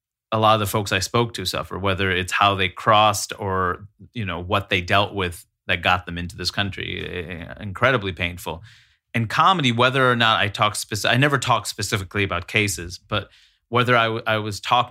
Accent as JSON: {"language": "English", "town": "Queens", "region": "New York", "country": "United States", "tie": "born or raised there", "said": "it's this world where I grew up in Queens, New York, with diversity"}